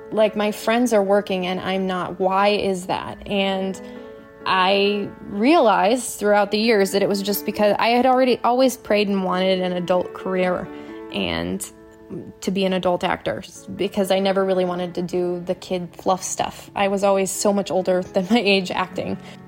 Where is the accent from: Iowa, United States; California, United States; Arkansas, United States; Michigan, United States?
Michigan, United States; I am originally from Michigan. My whole family, my parents had never left Michigan until we moved for my brother's health.